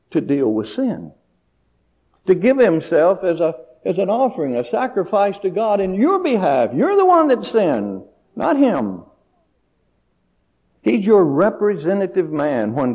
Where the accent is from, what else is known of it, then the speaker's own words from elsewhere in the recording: Mississippi, United States; I'm from Mississippi.